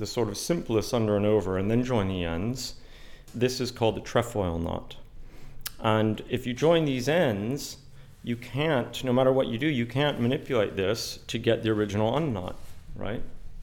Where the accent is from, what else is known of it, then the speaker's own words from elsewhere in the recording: Texas, United States; I'm a theoretical physicist. I grew up in Texas in America.